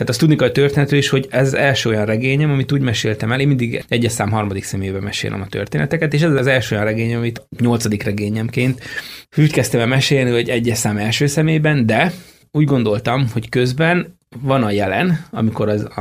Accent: Hungary; amit igazán ismerek, ahol a gyökereim vannak. Magyarországon, abban a kultúrában, hogy felnőttem

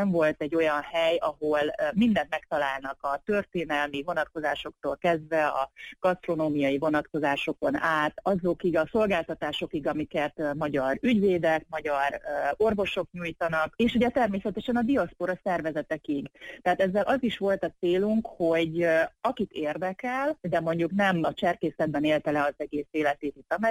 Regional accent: Hungary; Én Magyarországon nőttem fel, New Yorkban találkoztunk

